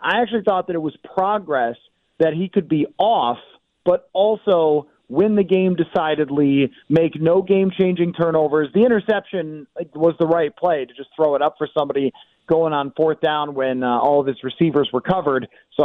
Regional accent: Buffalo, New York, United States; I was in Buffalo, New York, so I am very, very familiar with the art of shoveling snow.

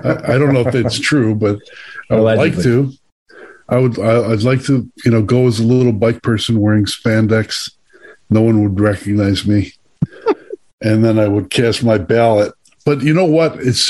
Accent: United States; I'm like, Señor, you have no rights. I'm an American.

